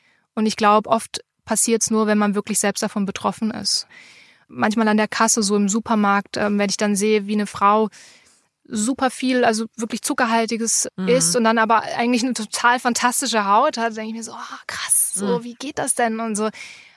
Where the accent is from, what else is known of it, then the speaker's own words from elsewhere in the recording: Baden-Württemberg, Germany; Also aus dem Badischen, wo ich herkomme, sagt man wunderfitzig.